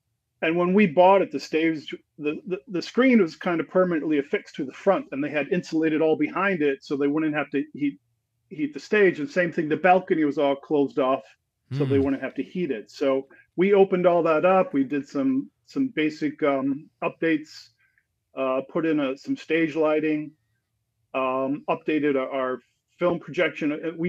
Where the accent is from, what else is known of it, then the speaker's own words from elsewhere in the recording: Oconomowoc, Wisconsin, United States; moved away as an adult; also born or lived in New York; I grew up in Oconomowoc, and when I was, 19, I moved out to New York, where I had an older sister